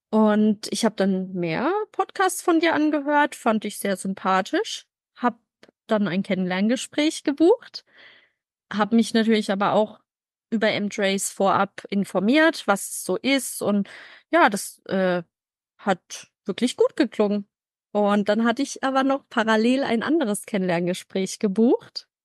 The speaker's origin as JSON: {"language": "German", "town": "Karlsruhe", "region": "Baden-Württemberg", "country": "Germany", "said": "36 Jahre alt. Ich komme aus Karlsruhe"}